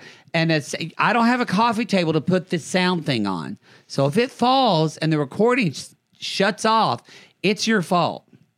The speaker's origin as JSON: {"language": "English", "region": "the South", "country": "United States", "said": "Maybe because I'm from the South."}